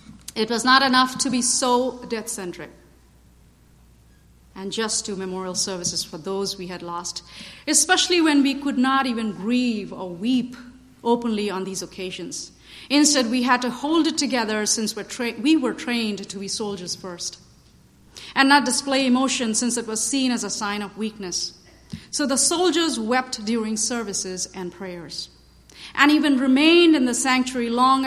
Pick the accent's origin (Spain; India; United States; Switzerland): India; And I grew up in India, but to me that poverty was shocking.